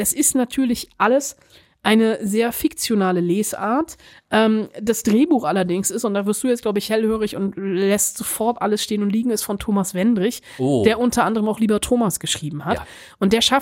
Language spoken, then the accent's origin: German; Bonn, North Rhine-Westphalia, Germany; Ich komme aus Bonn, ich kenne Teile also die Schauplätze etc.